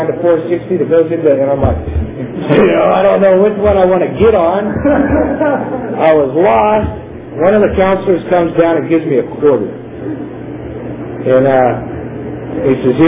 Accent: California, United States; I'm in the Bay Area. I'm from the San Joaquin Valley, you know.

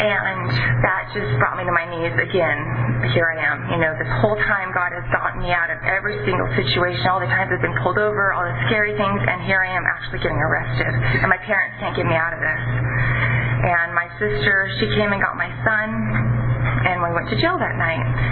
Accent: Three Rivers, California, United States; now in Visalia, United States; I'm from Three Rivers, so they said, we have an apartment in Visalia

